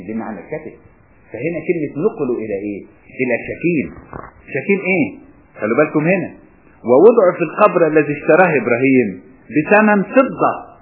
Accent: Upper Egypt, Egypt; حقيقي كان عندنا في الصعيد كده، تبقى ماسكه الفلوس في ايدها لانه متعود العطيه كده.

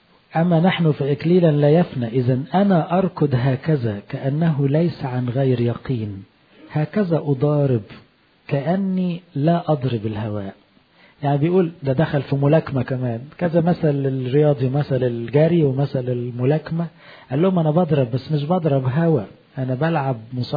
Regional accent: Egypt; وإحنا الحمد لله كلنا كمصريين لنا أصل إيه في الفلاحة والزراعة

